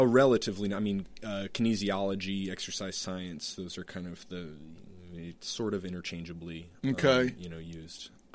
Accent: Maryland, United States; now in Baltimore, United States; I had to practice saying Baltimore. yeah, because, again, I'm from Montgomery County, so, you know. It was far enough away.

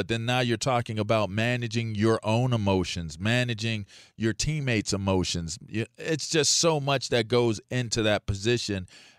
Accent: Pittsburgh, Pennsylvania, United States; being a lunch pail, hard hat kid growing up in Pittsburgh

